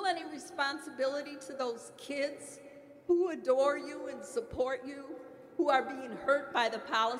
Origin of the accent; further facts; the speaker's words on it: Detroit, Michigan, United States; I'm from Detroit.